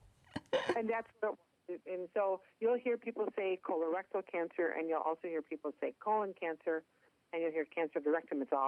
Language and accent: English; Minneapolis, Minnesota, United States; accent: Minnesota; People see me all over the country because of my Minnesota accent. See, I'm from the Twin Cities, a very cosmopolitan area of Minnesota